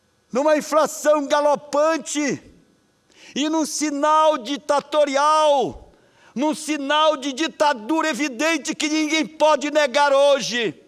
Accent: Pará, Brazil; Eu que vejo a maior inflação deste país chegar à minha terra querida. A maior inflação está na nossa terra paraense. A maior inflação é do estado do Pará.

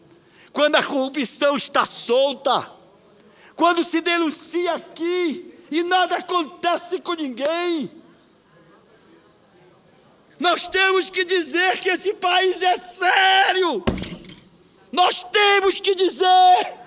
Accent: Pará, Brazil; esse jornal que eu tenho na mão, chamado Diário do Pará, não tem credibilidade na minha terra.

